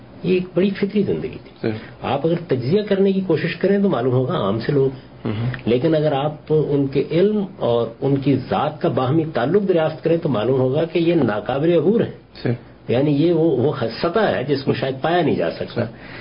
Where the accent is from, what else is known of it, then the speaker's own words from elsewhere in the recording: Daud, Punjab, Pakistan; یعنی میرا اپنا گاؤں لاہور سے کوئی 50-60 کلومیٹر کے فاصلے پر داؤد کے نام سے ہے, میرا آبائی گاؤں وہی ہے. وہاں راوی کے سیلاب سے پورا گاؤں برباد ہو گیا.